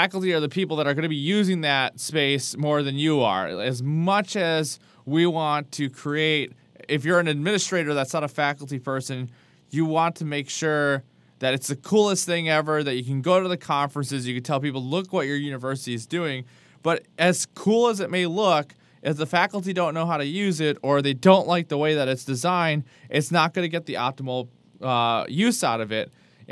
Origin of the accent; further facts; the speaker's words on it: Wisconsin, United States; now in South Carolina, United States; I'm from Wisconsin, not from Colorado, or I'm not from the South, but I'm in South Carolina. Not that anything's wrong with that. It's just something that sometimes, coming from small town Wisconsin, my voice gets a little interesting